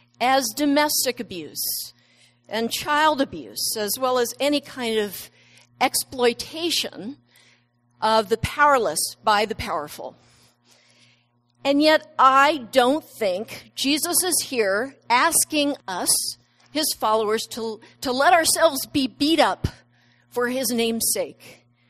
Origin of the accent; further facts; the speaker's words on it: San Diego, California, United States; also born or lived in Washington / Washington, D.C.; I'm from San Diego, as you know, but I lived in Washington State in college and then lived in D.C.